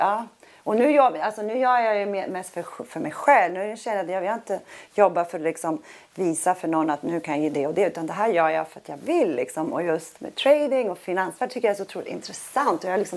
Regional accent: Sweden; Jag känner mig mest hemma i Sverige

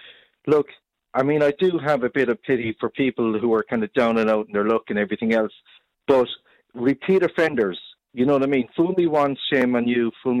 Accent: Garryowen, Munster, Ireland; no matter where I go in the world, I say, I'm from Garryowen, which is a housing estate. I love it. I'm still here no matter what

